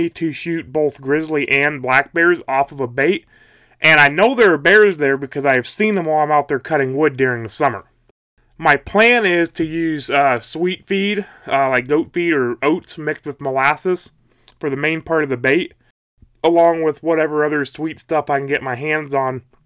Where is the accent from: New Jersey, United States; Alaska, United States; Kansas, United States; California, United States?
Alaska, United States; You know, I'm from Alaska. I was down in Idaho at the time.